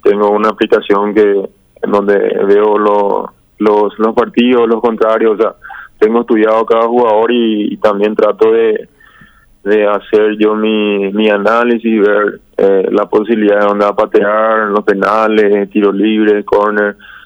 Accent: Paraguay; creo que 5 somos arqueros paraguayos

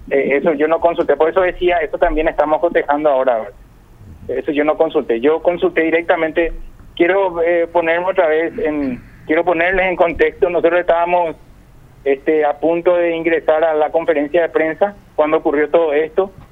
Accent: Paraguay; como ciudadano paraguayo, como médico

